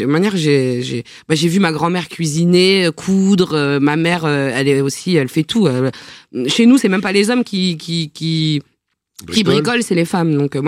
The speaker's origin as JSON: {"language": "French", "town": "Paris", "region": "Île-de-France", "country": "France", "tie": "born there", "said": "Pourtant, je suis née à Paris, mais je comprends."}